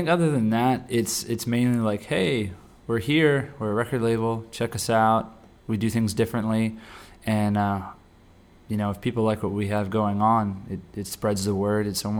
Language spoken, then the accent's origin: English; Lancaster, Pennsylvania, United States; I grew up in Lancaster. I lived here pretty much all my life before I moved to Harrisburg.